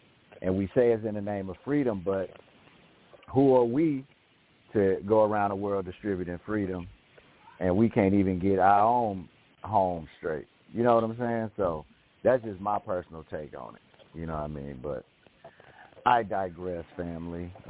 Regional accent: United States; Like when I say America, even though I am an American, I live in this country and whatnot, pay taxes and all that.

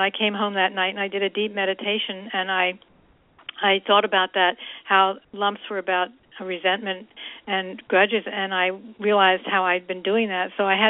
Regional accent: Pennsylvania, United States; also born or lived in California; Or when I came back from California to Pennsylvania, where I grew up

